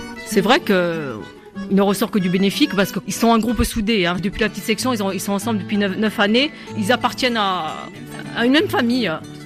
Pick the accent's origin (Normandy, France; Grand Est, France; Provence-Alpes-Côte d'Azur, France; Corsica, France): Corsica, France; first language Corsican; French is a second language; Je suis corse, mais je ne suis pas corsophone. Je l'ai été jusqu'à l'âge de mes 6 ans, jusqu'à mon entrée en CP.